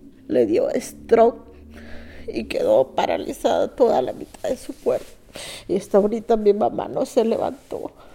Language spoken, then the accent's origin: Spanish; El Salvador; now in United States; 18 de mayo salí de El Salvador del 2015. Feliz, nunca había abordado un avión ni nada. Fui feliz que venía a conocer el país de Estados Unidos.